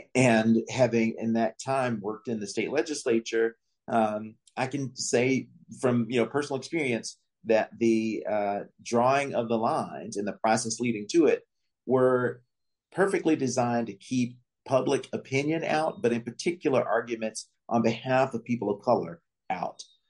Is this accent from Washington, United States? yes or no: no; Montgomery, Alabama, United States; I'm actually originally from Montgomery, Alabama, and was there and contributed to part of how this record got developed in another role.